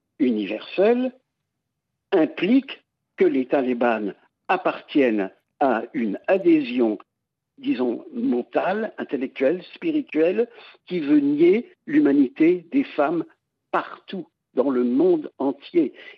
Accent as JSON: {"language": "French", "country": "United States", "said": "En tant qu'Américain, le parallèle historique que je vois le plus éclairant, le plus profond et le plus dérangeant, c'est le rétablissement, en fait, de l'esclavage dans mon pays"}